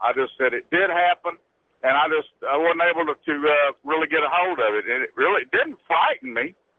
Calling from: Texas, United States; Yeah. I'm a caller from Texas.

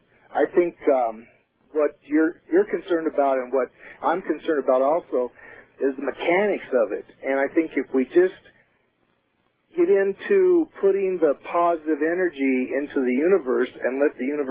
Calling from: Arizona, United States; Yeah, this is … I'm calling from Arizona.

